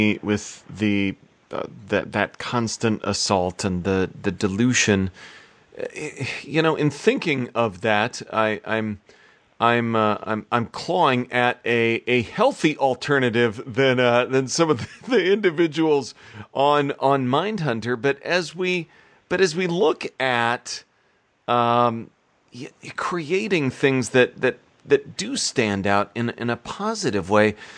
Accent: Midwest, United States; as a Midwesterner who's made this trek many times

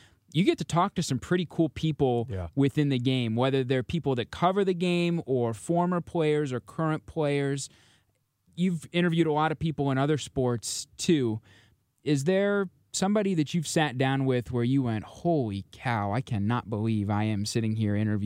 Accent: St. Louis, Missouri, United States; Yeah, I grew up in St. Louis, and I'm a lifelong Cardinal fan

